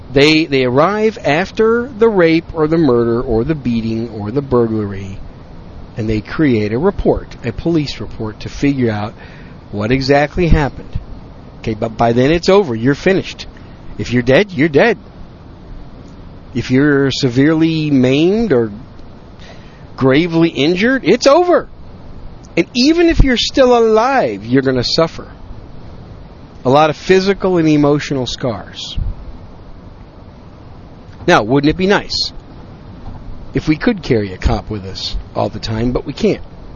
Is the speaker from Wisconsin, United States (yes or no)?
yes; Wisconsin, United States; also born or lived in New York City; now in Texas, United States; I was born in New York City, raised in Wisconsin. I live down south now in the great gun-friendly state of Texas.